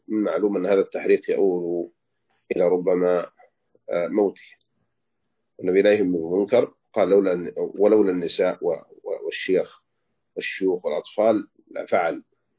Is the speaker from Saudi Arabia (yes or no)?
yes; Saudi Arabia; نحمد الله أن بلادنا المملكة العربية السعودية تمنع الخمر،